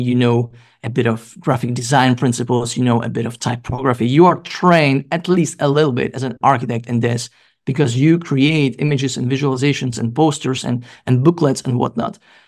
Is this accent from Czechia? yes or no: yes; Czechia; English is a second language; also born or lived in Denmark; I'm from the Czech Republic, but I also studied and worked as an architect in Denmark, where I spent 5 years.